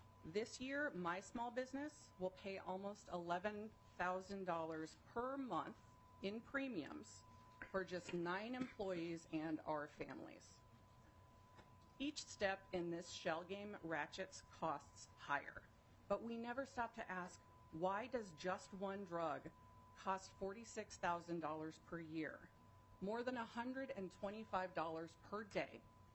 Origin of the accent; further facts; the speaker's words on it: Minnesota, United States; as a Minnesotan with a chronic illness